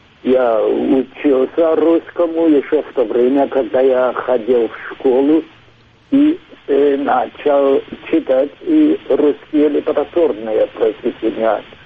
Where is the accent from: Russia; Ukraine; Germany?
Germany; Rhine; Russian is a second language; я вырос на Рейне, недалеко от утеса Лорелея, который тоже в русской литературе известен.